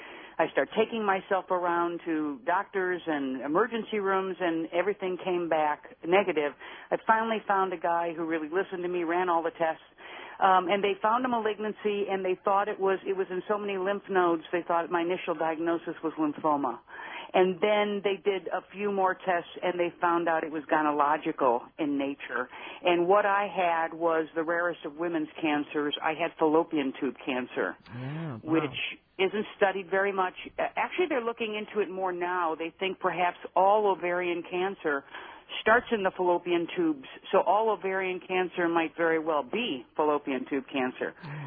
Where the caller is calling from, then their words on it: Los Angeles, California, United States; I'm calling from Los Angeles.